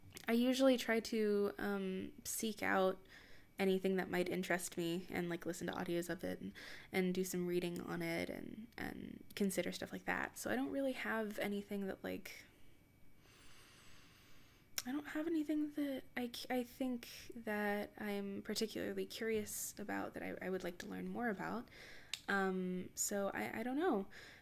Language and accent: English; the South, United States; I grew up in the South, still live in the South, so it's around a lot and I'm just tired of it.